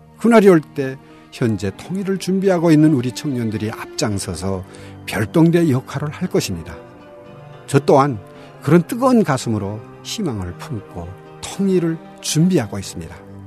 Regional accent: North Korea; now in South Korea; 내가 이제 북한에서 왔다

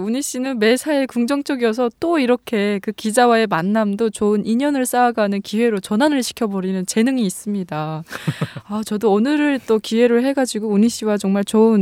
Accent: North Korea; now in South Korea; 사실 저도 같은 탈북민으로서

